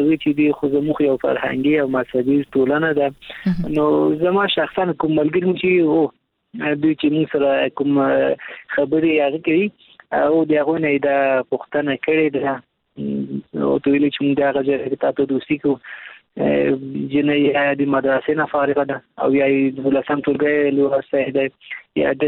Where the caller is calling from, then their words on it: Kabul, Afghanistan; د کابل ولایت څخه مې اړیکه نیولې